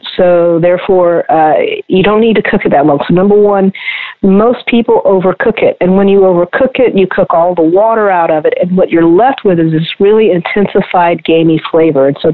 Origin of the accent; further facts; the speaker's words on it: Louisiana, United States; but, you know, we grew up in Louisiana, so we always had a lot